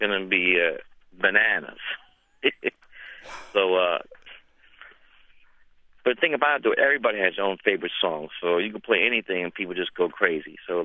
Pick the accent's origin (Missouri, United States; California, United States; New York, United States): New York, United States; Brooklyn; Michael was just a big, big influence on me as a young kid growing up in Brooklyn, New York.